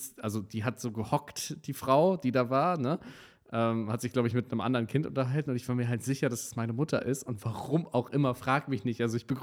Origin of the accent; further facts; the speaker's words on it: Gifhorn, Lower Saxony, Germany; born there; also born or lived in Hannover; Das war mein erster Kindergarten noch in Gifhorn. Also nicht mal der in Hannover, sondern wirklich da, wo ich geboren bin.